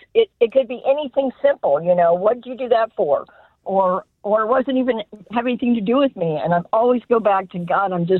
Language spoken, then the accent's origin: English; Topeka, Kansas, United States; now in Prairie Village, United States; I'm originally from Topeka, but today I'm in Prairie Village.